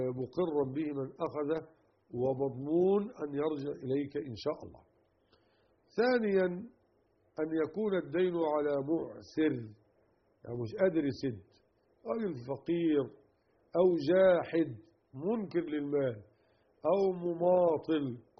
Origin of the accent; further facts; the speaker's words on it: Egypt; وهذا هو المشهور عندنا في مصر